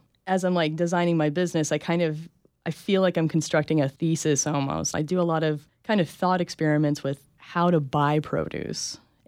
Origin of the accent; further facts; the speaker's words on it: Florida, United States; Well, I've moved around all of my young life, but my homeland is Florida. And I moved directly here from North Carolina, where I'd been living for like a year.